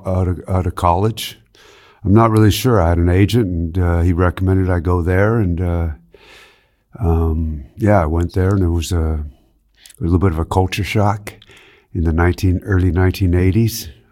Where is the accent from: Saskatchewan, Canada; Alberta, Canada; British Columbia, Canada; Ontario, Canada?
British Columbia, Canada; Penticton; now in Finland; Yeah, I grew up in Canada in a place called Penticton, BC, in the Okanagan Valley. Very much like Western Austria type thing, with the mountains, close to the Rocky Mountains.